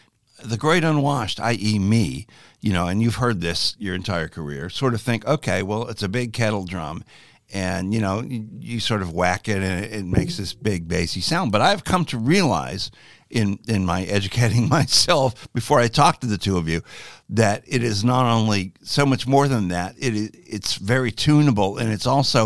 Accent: St. Petersburg, Florida, United States; I'm from St. Petersburg, so I get it. You know, I don't really want to leave.

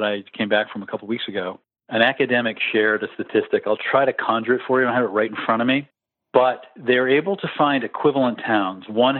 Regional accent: Maine, United States; In my home state of Maine, they have fully publicly funded elections for the state house

